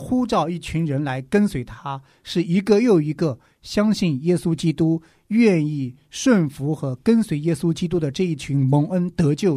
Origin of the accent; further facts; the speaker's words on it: China; 那按着肉体来说，我们是一个中国人，